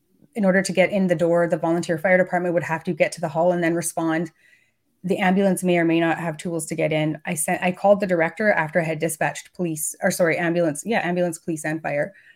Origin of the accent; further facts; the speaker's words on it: Alberta, Canada; I grew up in Northern Alberta in Canada.